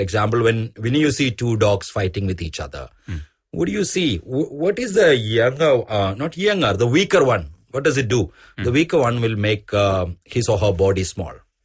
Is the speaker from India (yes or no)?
yes; Palakkad, Kerala, India; So as a kid, I grew up in the Western Ghats in Palghat.